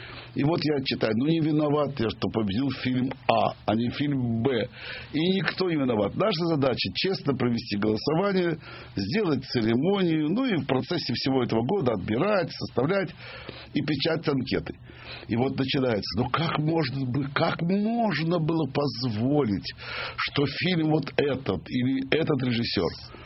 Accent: Baku, Azerbaijan; неважно, из Туркмении, с которыми я дружу, или из Грузии, которых я люблю, или из Казахстана, ну, из Баку, естественно, моя родина.

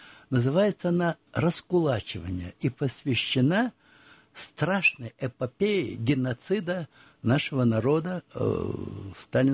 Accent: Saint Petersburg, Russia; а я родился и вырос в Петербурге, пережил блокаду

